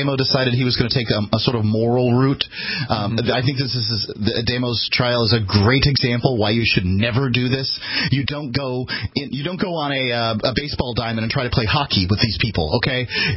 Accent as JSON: {"language": "English", "region": "the South", "country": "United States", "said": "I'm sorry, I'm from the South, and I can tell you I would not want to have a brain surgeon that talks like this."}